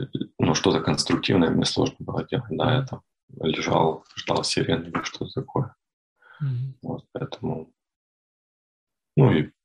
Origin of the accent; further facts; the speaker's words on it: Poltava Oblast, Ukraine; Я родом из Полтавской области.